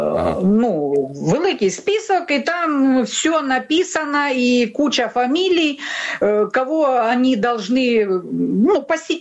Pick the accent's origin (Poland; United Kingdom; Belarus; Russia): Russia; Krasnodar Krai; now in Luhansk Oblast, Ukraine; як я по народженню росіянка, я сама з Кубані. Я з 83-го року проживаю в Україні, в Луганській області.